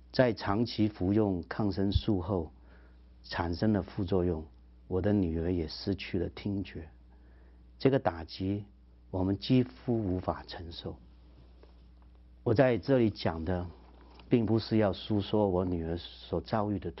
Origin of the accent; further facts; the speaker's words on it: Hong Kong; 我在香港出生长大的，小学的话在一个基督教办的学校就读